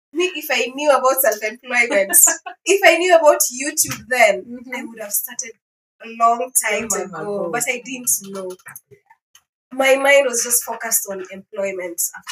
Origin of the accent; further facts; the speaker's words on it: Mombasa, Mombasa County, Kenya; I have been born and raised in Mombasa. That's my home area. Like, my parents settled there. So my dad is from eastern part of Kenya and my mom is from the coastal part of Kenya. But now they settled in Mombasa.